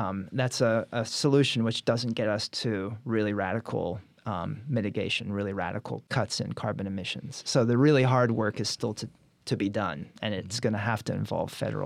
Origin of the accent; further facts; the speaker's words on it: South Africa; moved away; I'm originally from South Africa. My family left during the apartheid era, so I don't have much of an accent left.